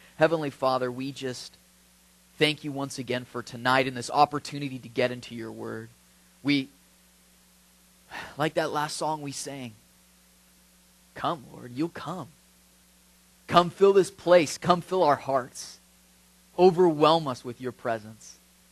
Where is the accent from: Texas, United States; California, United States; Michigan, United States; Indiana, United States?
California, United States; Cottonwood; also born or lived in Red Bluff; now in Chico, United States; And, I mean, I grew up in Cottonwood and Red Bluff. And you know, and the thing is does anybody know where Cottonwood is?